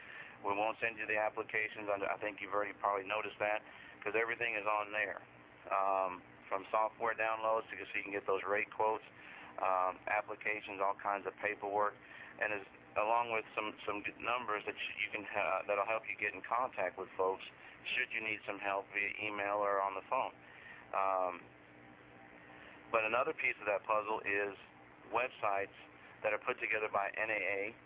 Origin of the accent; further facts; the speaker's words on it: Texas, United States; also born or lived in Brooklyn, New York; I'm a Yankee by birth. I was born in Brooklyn, New York. Family moved us to Texas, finished high school, went through a little bit of college